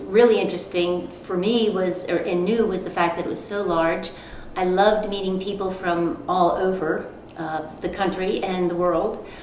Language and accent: English; Massachusetts, United States; I grew up in Massachusetts, and actually in a very small small town.